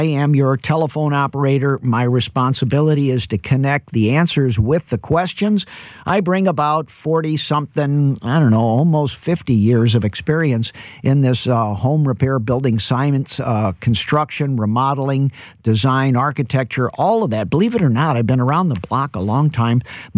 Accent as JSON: {"language": "English", "town": "St. Louis", "region": "Missouri", "country": "United States", "tie": "born or raised there", "said": "Well, maybe St. Louis, that, you know, a little bit of St. Louis pride there. I'm born and raised in St. Louis"}